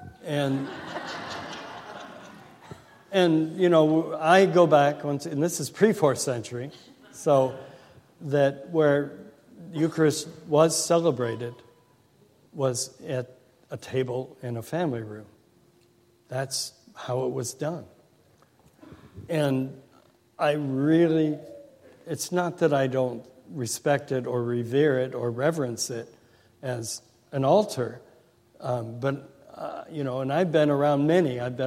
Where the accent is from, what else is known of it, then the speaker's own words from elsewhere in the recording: Nebraska, United States; I'm from Nebraska. We don't have water here.